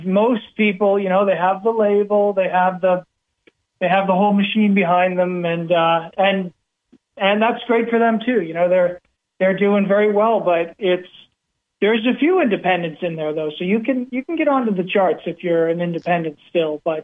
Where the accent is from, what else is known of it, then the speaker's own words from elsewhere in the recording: Halifax, Nova Scotia, Canada; born there; Yeah, well, I was born in Canada. I was born in Halifax, Canada, in Nova Scotia.